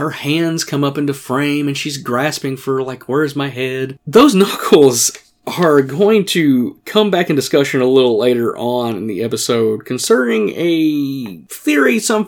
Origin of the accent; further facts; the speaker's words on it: Sevierville, Tennessee, United States; who had a studio here in my hometown of Sevierville, Tennessee, would like to meet with me.